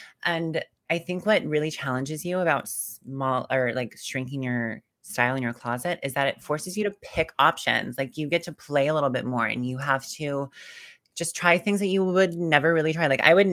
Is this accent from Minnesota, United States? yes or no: yes; White Bear Lake, Minnesota, United States; Oh my God. I was born in St. Paul, Minnesota.